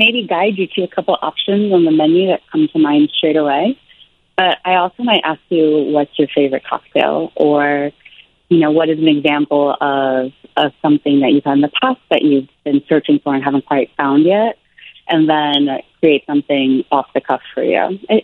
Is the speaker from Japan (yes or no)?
yes; Japan; I grew up in Japan, so I would teach English to little toddlers.